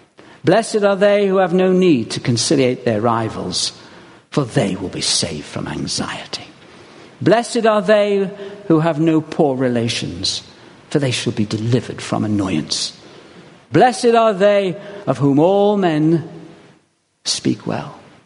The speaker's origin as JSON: {"language": "English", "town": "Stone", "region": "West Midlands", "country": "United Kingdom", "tie": "born there", "said": "I was born in Stone, Staffordshire."}